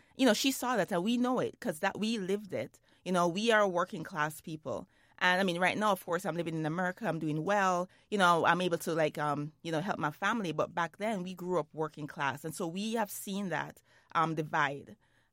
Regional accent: Jamaica; You know, growing up in Jamaica, that was really real.

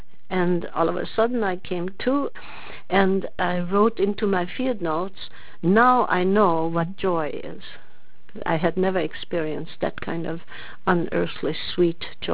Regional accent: Romania; when I was a little girl in the Lutheran church in my hometown in the Hungarian part of Romania

